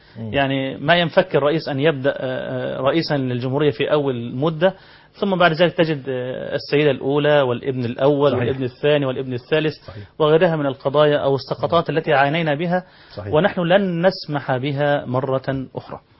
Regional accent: Egypt; عندنا في مصر

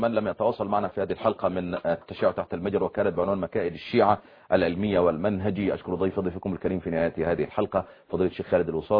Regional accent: Egypt; عندنا في مصر

